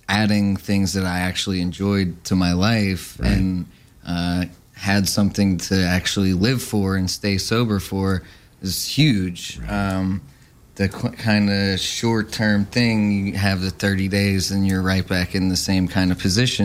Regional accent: Pittsburgh, Pennsylvania, United States; So, I had a strange story. I'm from Pittsburgh, and I was in treatment at another 30-day kind of treatment center

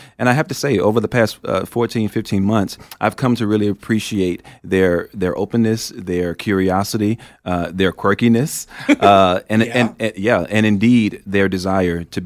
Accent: Memphis, Tennessee, United States; Well, for me, I grew up in the South, in the deep South, Memphis, Tennessee

